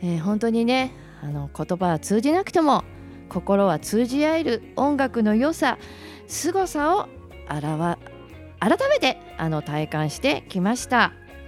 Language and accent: Japanese; Gunma, Japan; 私の地元の群馬県にもあります。